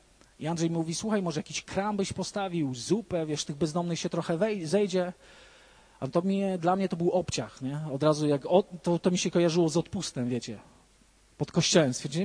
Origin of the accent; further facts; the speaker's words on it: Rzeszów, Subcarpathian Voivodeship, Poland; Ale ja pochodzę z Rzeszowa, nie z Warszawy.